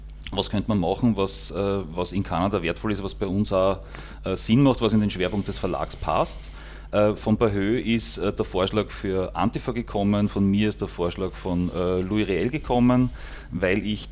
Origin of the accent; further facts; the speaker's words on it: St. Pölten, Lower Austria, Austria; now in Vienna, Austria; Ich bin, sagen wir mal, aus der Nähe von Wien. Ja, genau. Okay. Genau. Ich komme ursprünglich aus St. Pölten, aber ich lebe in Wien.